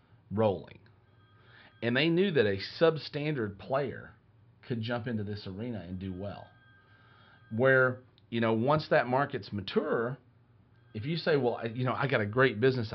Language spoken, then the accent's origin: English; the South, United States; I'm from the South, and the old joke is even every now and then the old blind sow finds an acorn.